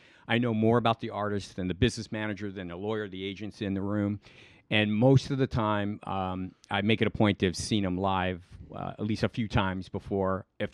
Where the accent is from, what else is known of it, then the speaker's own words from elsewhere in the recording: Cleveland, Ohio, United States; I said, but you kind of fucking ruined it for me because I grew up in Cleveland.